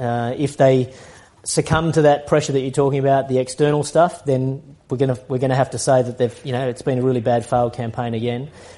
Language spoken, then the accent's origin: English; Australia; More than an Australian sitting here, I can tell you.